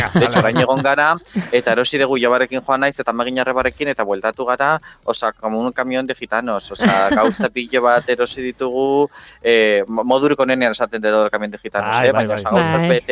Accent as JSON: {"language": "Basque", "region": "Basque Country", "country": "Spain", "said": "baina Gipuzkoarra naiz."}